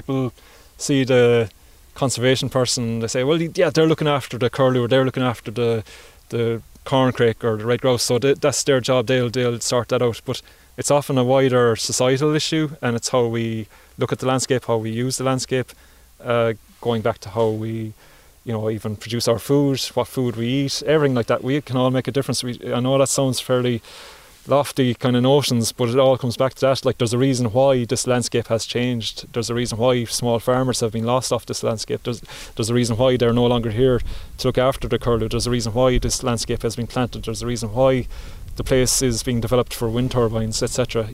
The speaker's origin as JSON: {"language": "English", "country": "Ireland", "said": "So it really sprung up upon us as an Irish people as to what has happened"}